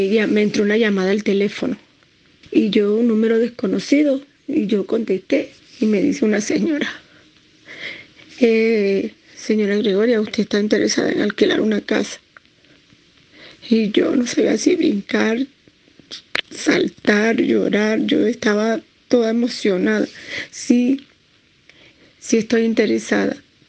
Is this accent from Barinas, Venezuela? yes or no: no; Machiques, Zulia, Venezuela; moved away as an adult; now in Santiago, Chile; tengo 49 años, soy de Machique, venezolana, y tengo 2 años viviendo en Santiago de Chile.